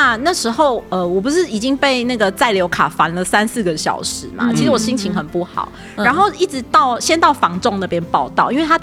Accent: Taiwan; 我说，对啦，我是台湾来的

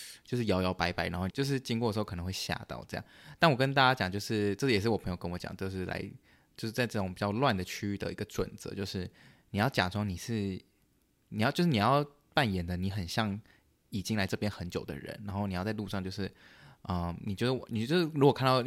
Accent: Canada; 可是我也没跟他说我是加拿大人

